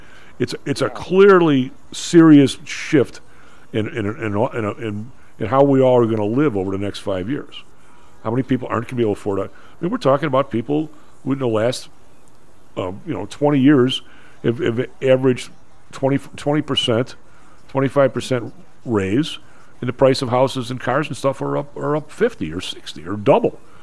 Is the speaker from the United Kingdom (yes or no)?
no; Ireland; they shut the bars down the day before St. Patrick's Day, which I thought was an abomination, but being Irish.